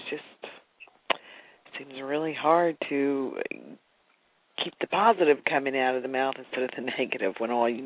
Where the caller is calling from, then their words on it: Pennsylvania, United States; No. Pennsylvania.